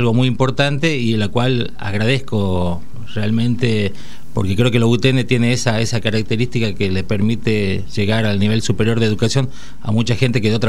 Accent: Tucumán, Argentina; Soy de Tucumán. Bueno. Creo que el acento me delata, me parece.

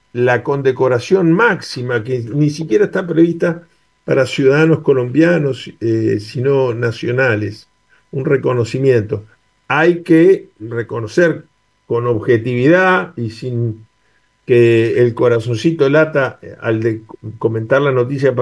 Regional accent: Uruguay; uno se siente muy orgulloso como uruguayo de este resultado.

